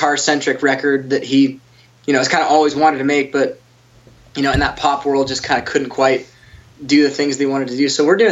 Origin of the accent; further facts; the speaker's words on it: Hendersonville, Tennessee, United States; I grew up in Hendersonville.